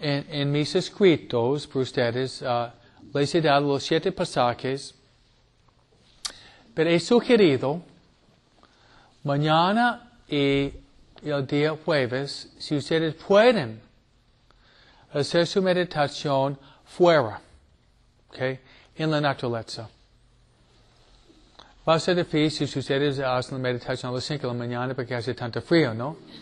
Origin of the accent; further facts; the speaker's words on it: New England, United States; Y otra que me gusta, que es de donde vengo yo, ustedes nunca han visto, tal vez en fotos, es, se dice en inglés, the foliage season in New England.